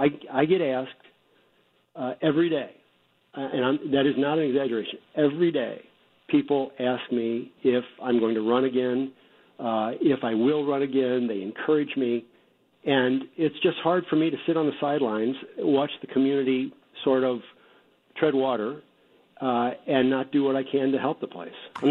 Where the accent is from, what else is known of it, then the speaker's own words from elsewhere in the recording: St. Louis, Missouri, United States; when I was growing up in St. Louis, the city was the 10th largest city in America